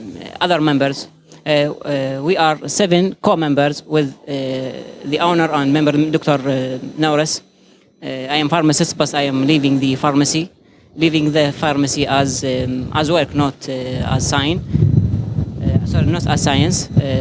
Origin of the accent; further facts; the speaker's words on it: Basra, Basra Governorate, Iraq; English is a second language; I am from Iraq, from Basra.